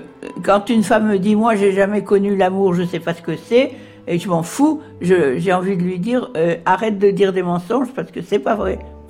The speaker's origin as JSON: {"language": "French", "country": "Morocco", "said": "Non, j'habite pas du tout Luxembourg. Je viens du Maroc, alors je viens pas de Luxembourg."}